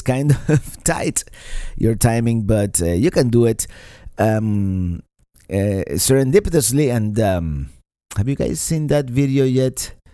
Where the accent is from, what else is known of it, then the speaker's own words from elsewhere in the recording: Great Falls, Montana, United States; now in Helena, United States; I grew up in Great Falls, Montana, and now I live in Helena, Montana, the capital city, by the way.